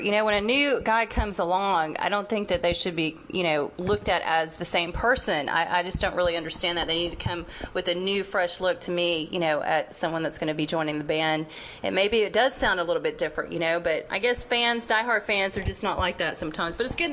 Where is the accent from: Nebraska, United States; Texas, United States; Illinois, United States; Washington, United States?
Texas, United States; Arlington; I'm actually from Arlington.